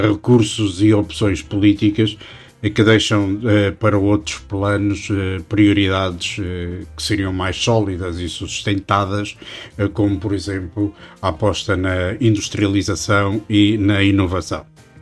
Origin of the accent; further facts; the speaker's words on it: Portugal; E sendo nós, portugueses, Portugal, um país caracterizado por ser acolhedor